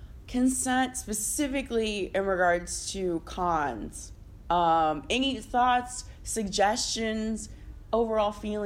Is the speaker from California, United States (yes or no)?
no; Ohio, United States; I grew up in Ohio. I was not expecting